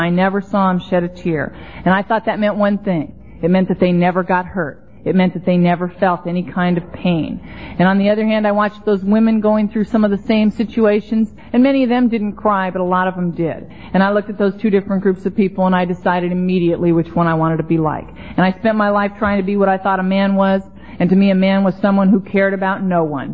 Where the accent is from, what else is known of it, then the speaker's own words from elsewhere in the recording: Los Angeles, California, United States; now in Florida, United States; I grew up in Venice, and that's a beach town out in Los Angeles.